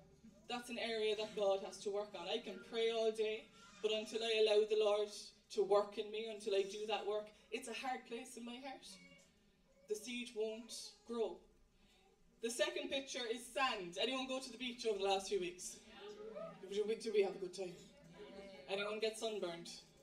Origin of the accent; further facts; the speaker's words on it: Ireland; I know I'm Irish, I eat potatoes, but I hadn't seen them grow.